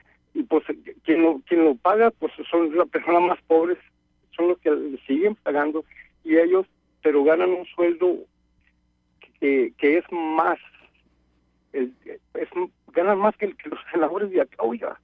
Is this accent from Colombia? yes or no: no; Baja California, Mexico; moved away; yo soy de Baja California, y pues nunca me he desconectado de México, ¿no?